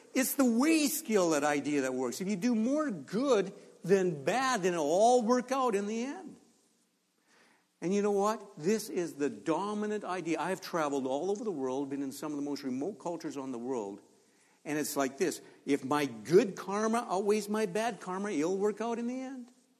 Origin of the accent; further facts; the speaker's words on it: Olds, Alberta, Canada; I come from Olds.